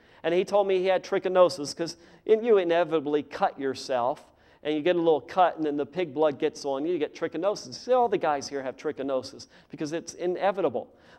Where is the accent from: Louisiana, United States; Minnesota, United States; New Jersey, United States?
Louisiana, United States; also born or lived in Pennsylvania; I grew up in Louisiana. I was actually born in Pennsylvania, spent half my childhood there, went down, learned how to talk Cajun down there in Louisiana.